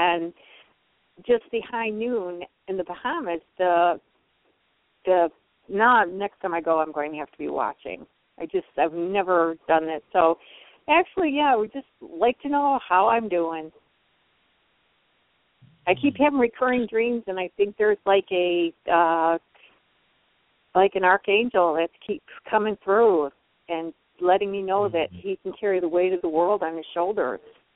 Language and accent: English; Detroit, Michigan, United States; I come from the wild night. I'm from Detroit.